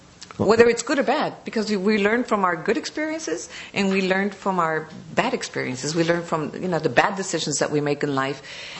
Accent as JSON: {"language": "English", "country": "United States", "tie": "born there", "said": "my sisters and I, as American citizens, we were born in this country"}